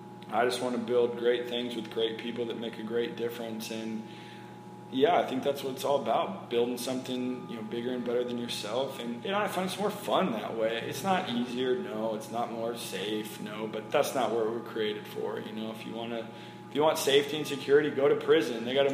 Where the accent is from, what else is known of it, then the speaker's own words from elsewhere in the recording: Oklahoma, United States; And, you know, like I said, we're all from Oklahoma.